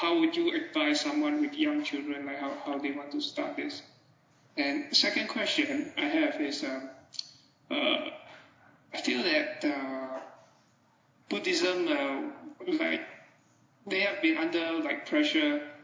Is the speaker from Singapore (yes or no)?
yes; Singapore; I'm from Singapore.